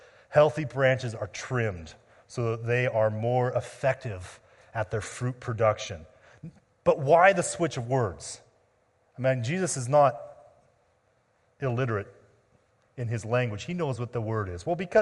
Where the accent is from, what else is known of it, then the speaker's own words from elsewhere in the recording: Washington, United States; I grew up in Washington State, which is one of the apple capitals of the world. There's a lot of trees around there